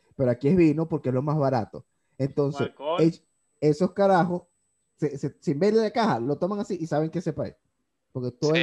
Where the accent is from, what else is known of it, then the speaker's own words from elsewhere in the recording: Venezuela; No, porque por lo menos los que somos venezolanos, sabes que ya, bueno, si hay gente que bebe vino, pero no es el común como